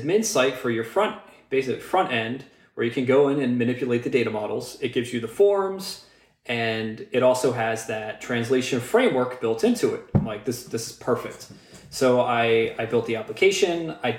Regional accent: United States; I'm from America. My wife is from China.

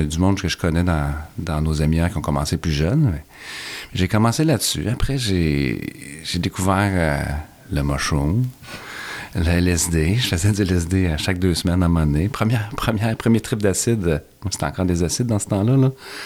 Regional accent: Sainte-Julie, Quebec, Canada; J'ai grandi à Sainte-Julie.

